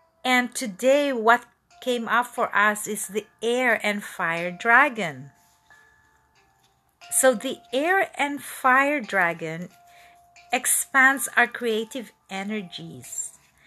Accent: Manila, Metro Manila, Philippines; His master is actually from Manila, Philippines. So the founder of this pranic group is from my hometown. And I just told them, I'm going home in September.

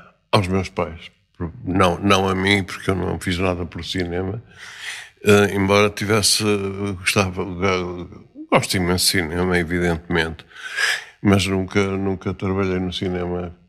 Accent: Porto, Portugal; Nasci no Porto e vivi sempre no Porto, já há quase um século, e nunca tinha ouvido dizer tal coisa.

